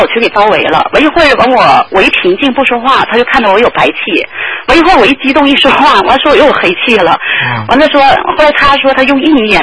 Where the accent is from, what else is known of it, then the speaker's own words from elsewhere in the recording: Heilongjiang, China; 我是中国的，而且我是中国黑龙江的。